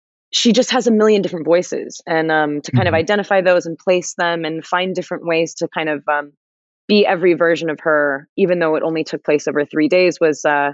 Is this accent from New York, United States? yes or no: no; Los Angeles, California, United States; I'm like, you know, I'm 5'5". I'm from Los Angeles. I have green eyes.